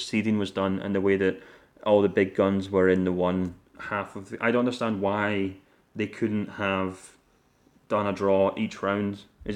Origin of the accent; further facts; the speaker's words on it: Scotland, United Kingdom; Hey, as a Scot, I have nothing but admiration for the way that Michael O'Neill put that team together.